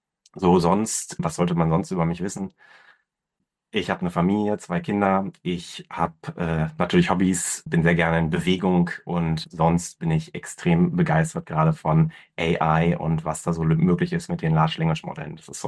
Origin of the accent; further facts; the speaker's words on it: Berlin, Germany; born there; bin geboren in Berlin, habe mein Medizinstudium in Göttingen gemacht und bin dann an die Medizinische Hochschule Hannover gegangen.